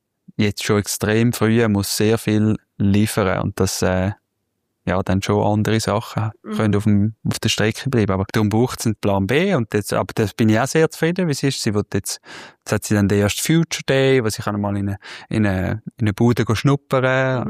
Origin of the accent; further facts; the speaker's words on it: Tersnaus, Graubünden, Switzerland; durch eine Gemeinde, wo ich aufgewachsen bin, Tersnaus, wo ich Olympiasieger geworden bin